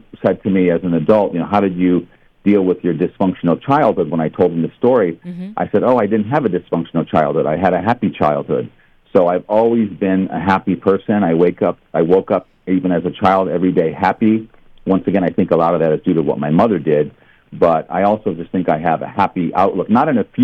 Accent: Ohio, United States; I grew up in Ohio, and me and my brother were chosen.

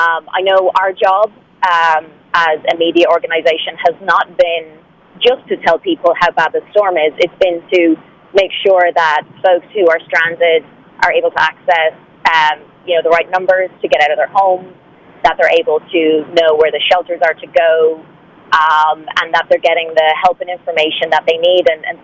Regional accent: Ireland; And then, as I'm Irish, I've been talking with media outlets in Ireland.

